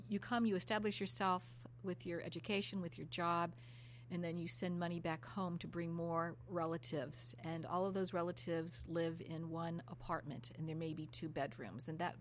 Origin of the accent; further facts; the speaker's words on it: Ohio, United States; But I was born in Ohio, spent my childhood in Ohio, just about all of it.